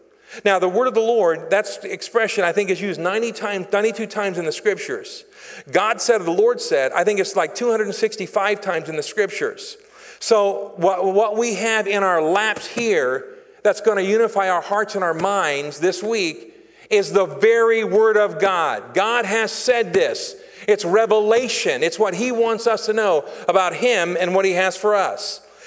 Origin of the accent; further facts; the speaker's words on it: Florida, United States; I was born and raised in Florida. And I think that Florida is flatter than North Dakota.